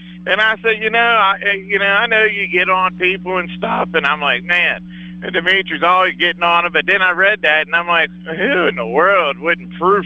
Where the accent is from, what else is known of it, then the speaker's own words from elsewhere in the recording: West Virginia, United States; I was so proud because I'm from West Virginia